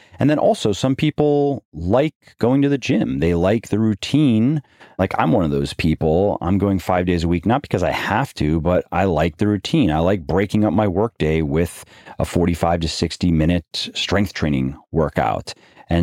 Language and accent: English; Florida, United States; I grew up in Florida, but I never was able to acclimate really to the summer